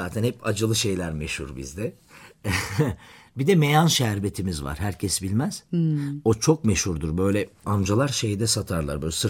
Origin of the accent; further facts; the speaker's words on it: Diyarbakır, Diyarbakır Province, Turkey; Diyarbakır'ın içindenim. Bağlar dediğimiz yani. Yerden. Ailem aslen Mardinli. Hı-hı. Ama ben doğma büyüme kardeşlerimle biz Diyarbakırlıyız.